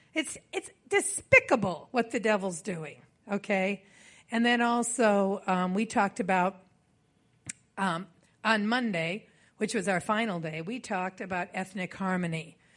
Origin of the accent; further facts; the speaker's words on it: United States; excuse me, I'm American, and I just can't get the protocol.